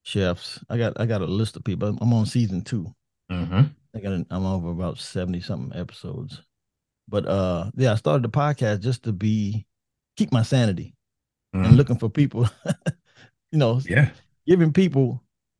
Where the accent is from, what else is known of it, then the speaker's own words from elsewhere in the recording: New Orleans, Louisiana, United States; I like music. I'm from New Orleans. I like all kind of music.